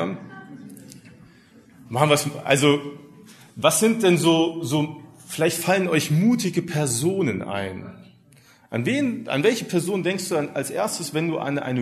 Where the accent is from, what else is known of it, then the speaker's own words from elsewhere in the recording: Hesse, Germany; now in Görlitz, Germany; Ich bin seit 12 Jahren Görlitzer. Bin gebürtiger Hesse. Da habe ich die meiste Zeit meines Lebens gelebt. Da bin ich groß geworden. Meine Eltern sind Christen